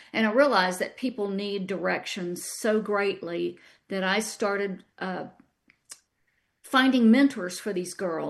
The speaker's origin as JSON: {"language": "English", "town": "Atlanta", "region": "Georgia", "country": "United States", "tie": "born or raised there", "said": "I grew up in Atlanta, so I am a Georgian."}